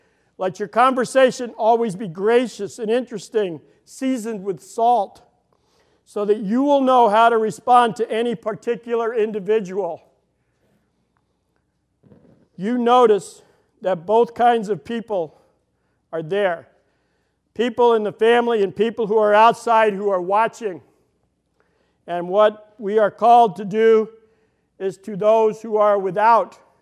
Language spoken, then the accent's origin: English; Midwest, United States; We're from the Midwest. We can get used to that.